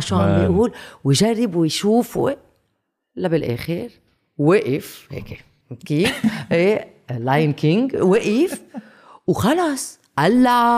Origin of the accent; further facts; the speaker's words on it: France; now in Lebanon; لما كنت صغيرة بفرنسا وكنت أعمل سكي ريلي منيح يعني